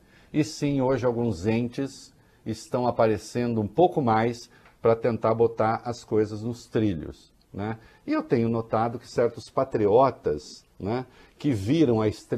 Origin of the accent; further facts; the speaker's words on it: Dois Córregos, São Paulo, Brazil; Eu sou de Dois Córregos